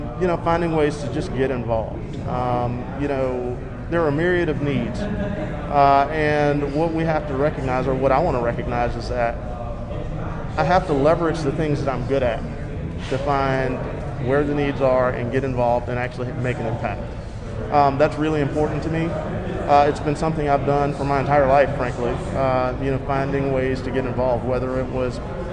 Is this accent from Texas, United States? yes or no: no; Savannah, Georgia, United States; now in Decatur, United States; Yeah, so I'm from Savannah.